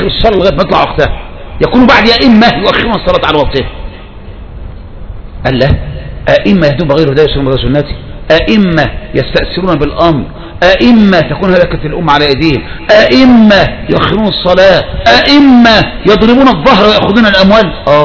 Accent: Egypt; زي ما يقوم واحد عندنا في مصر مثلا يقوم ياخد محافظة كفر الشيخ

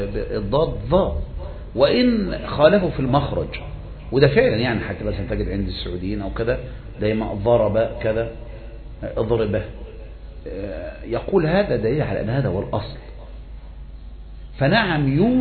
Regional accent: Egypt; يعني مثلا في دول الخليج هؤلاء أقرب منا كمصريين

